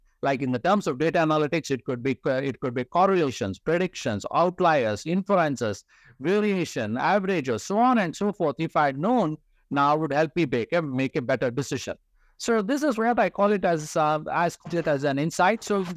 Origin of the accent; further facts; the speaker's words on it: India; now in Calgary, Canada; I moved from India to Calgary in 2009.